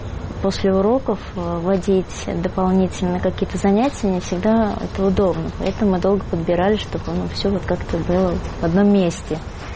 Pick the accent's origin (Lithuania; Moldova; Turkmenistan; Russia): Turkmenistan; Дело в том, что мы вообще родом из Туркмении